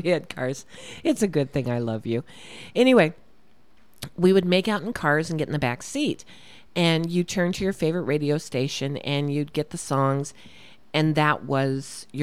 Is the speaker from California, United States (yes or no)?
yes; San Diego, California, United States; now in Bismarck, United States; And I'm from the West Coast, California, San Diego, California. But I've been in Bismarck for over 30 years now.